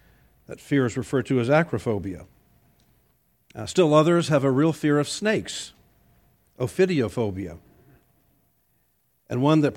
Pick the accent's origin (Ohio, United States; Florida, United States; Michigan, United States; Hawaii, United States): Florida, United States; Miami; I grew up in Miami